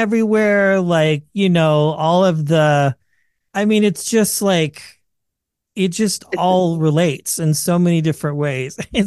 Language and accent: English; Wichita, Kansas, United States; Today we are chatting with Bay Area comedian, transplant from the Midwest. I'm from Kansas, Wichita.